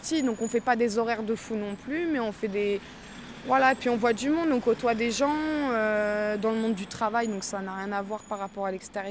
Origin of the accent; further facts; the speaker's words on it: Paris, Île-de-France, France; now in Bordeaux, France; Non, je suis de Paris.